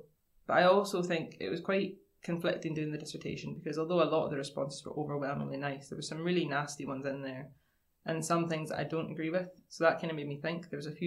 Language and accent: English; Islay, Scotland, United Kingdom; which I've not found in my experience growing up on Islay.